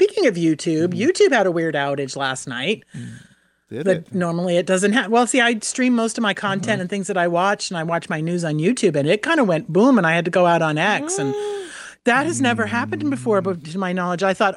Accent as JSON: {"language": "English", "region": "New Jersey", "country": "United States", "said": "Well, I hail from Jersey, so okay."}